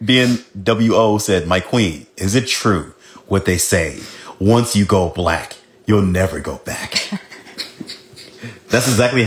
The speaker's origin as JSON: {"language": "English", "town": "Las Vegas", "region": "Nevada", "country": "United States", "said": "We're from Las Vegas."}